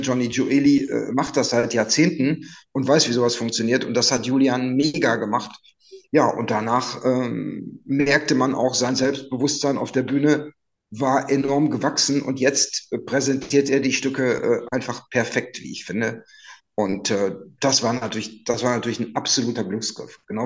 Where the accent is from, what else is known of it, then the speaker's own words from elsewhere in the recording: Münster, North Rhine-Westphalia, Germany; Detlef und ich, wir kommen ja beide aus Münster